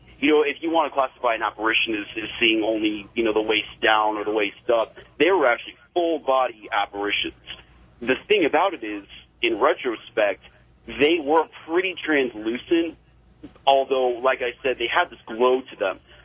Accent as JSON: {"language": "English", "town": "Portland", "region": "Oregon", "country": "United States", "said": "I'm actually from Portland, Oregon, 45 minutes north of Albany, where that boy just called from."}